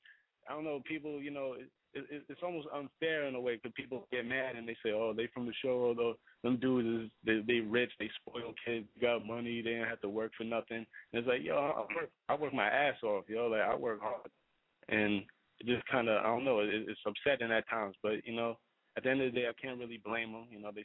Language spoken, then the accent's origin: English; Queens, New York, United States; growing up in Queens, I come from just a regular middle-class family